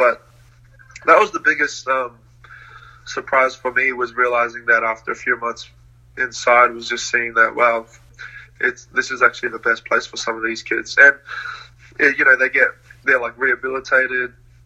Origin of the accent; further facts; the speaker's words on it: Australia; also born or lived in New Zealand; I was born in New Zealand. My parents are from Samoa, so I'm Samoan, and I'm Australian on paper.